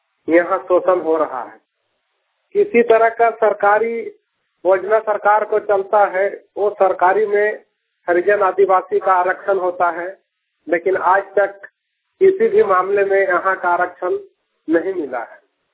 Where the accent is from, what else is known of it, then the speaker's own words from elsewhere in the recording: Bodro, Jharkhand, India; मेरा ग्राम बोदरो पंचायत 12 के प्रखंड नावाडी जिला बोकारो का निवासी हूँ।